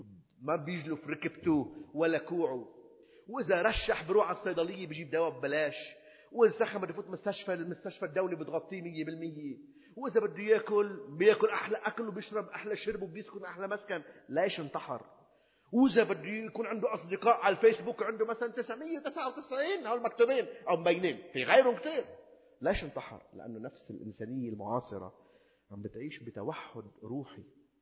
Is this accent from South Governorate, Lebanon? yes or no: yes; Sidon, South Governorate, Lebanon; ونحن رايحين من صيدا نكون وصلناش على الجي بعدنا برميل نأكلهم كله سوا وبعدها نروح رحلة الأرز كان عمري أنا 9 سنين